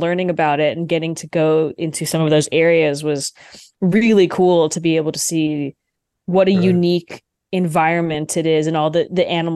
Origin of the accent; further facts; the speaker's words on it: Florida, United States; I'm also originally from South Florida, but I went to school at UF also